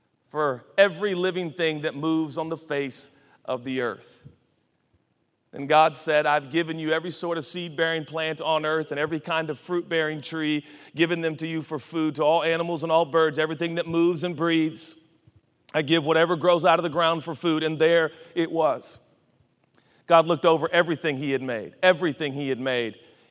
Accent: Portland, Oregon, United States; born there; I'll never forget the first time I went to the ocean. I was born in Portland, Oregon.

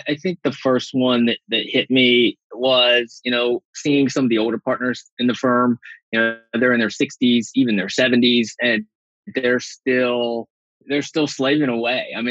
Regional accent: West Virginia, United States; I grew up in West Virginia. My mom is a retired school teacher and my dad is a retired coal miner. So really blue collar

